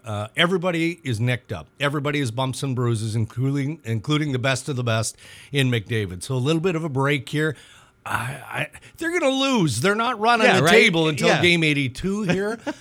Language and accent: English; Saskatchewan, Canada; And for me, I grew up in Saskatchewan, so very similar to the climate of Thunder Bay, right?